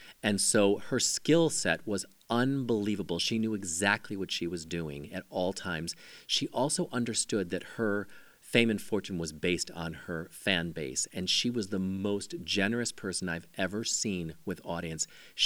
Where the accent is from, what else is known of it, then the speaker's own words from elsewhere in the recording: Ireland; And she was Irish, and I'm Irish, so we understood this kind of fighting.